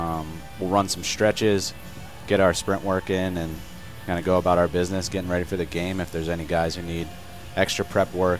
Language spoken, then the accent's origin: English; Philadelphia, Pennsylvania, United States; Yeah, so born in Philadelphia, raised in the suburbs. Went to high school in PA, went to Penn State University